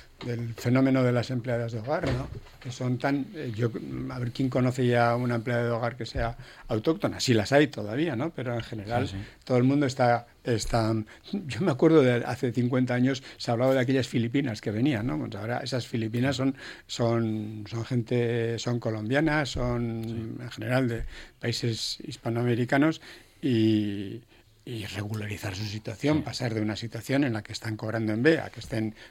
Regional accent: Ondarroa, Basque Country, Spain; yo que soy de Ondarroa

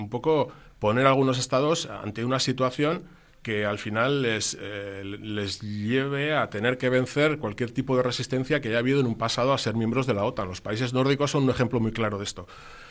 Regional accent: Basque Country, Spain; nosotros estamos ahí en una situación un poco comprometida, ¿no?, como vascos me refiero

